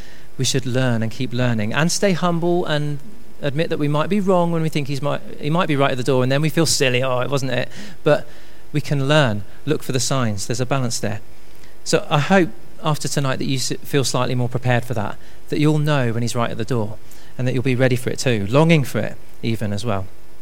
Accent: Bournemouth, South West England, United Kingdom; I grew up in Bournemouth, so I'm kind of going back home, I guess, when we moved there.

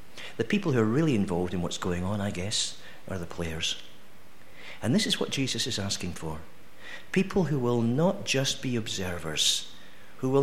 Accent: Scotland, United Kingdom; born there; because I was born in Fife in Scotland

